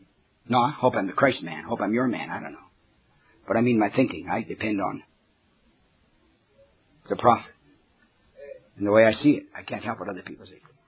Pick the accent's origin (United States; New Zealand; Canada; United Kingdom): Canada; I'm a Canadian.